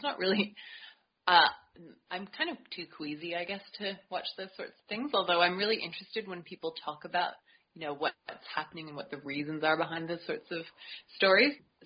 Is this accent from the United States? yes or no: no; East Coast, Canada; You know, I'm from the East Coast of Canada where it's really foresty and, you know, dark and snowy and all that sort of thing.